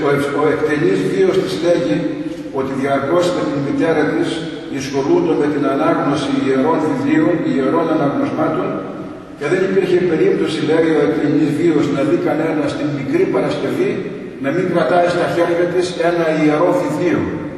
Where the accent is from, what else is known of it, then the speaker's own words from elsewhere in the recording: Eastern Macedonia and Thrace, Greece; από μικρό παιδί μεγάλωσα στη Θράκη, σε ένα χωριό όπου ο ναός ήταν αφιερωμένος στην Αγία Παρασκευή